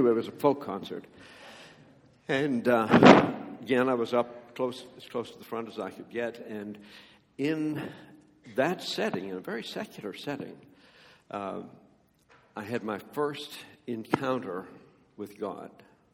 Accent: Canada; As a Canadian, my parents were European.

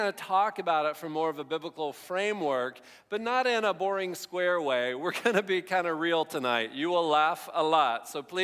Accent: Ohio, United States; now in Portland, United States; I run a bike shop outside of Portland, Oregon. Now, I grew up in Ohio, but I actually went to school in Oregon.

